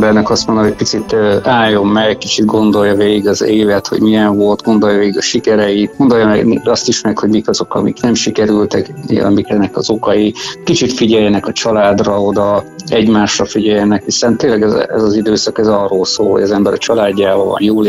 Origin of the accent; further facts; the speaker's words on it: Hungary; born there; ugye én a Tiszaparton születtem, nagyon szeretem a halat